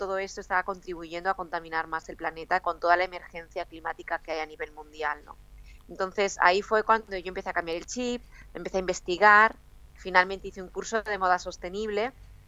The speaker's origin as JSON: {"language": "Spanish", "region": "Galicia", "country": "Spain", "said": "Yo soy gallega del noroeste español."}